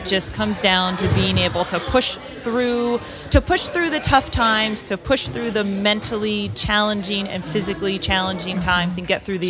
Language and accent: English; Pennsylvania, United States; I am from Pennsylvania.